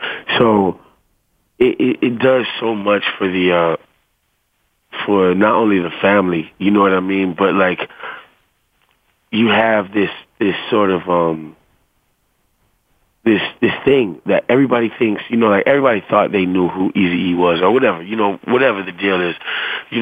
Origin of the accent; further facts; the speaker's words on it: the South, United States; And I'm from the South, and, you know, we have our battle with it.